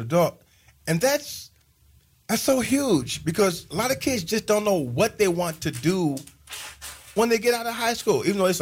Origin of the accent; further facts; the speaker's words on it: Terre Haute, Indiana, United States; my hometown was Terre Haute, Indiana, and I was a high school dropout, and I got my GED while I was in the Marine Corps.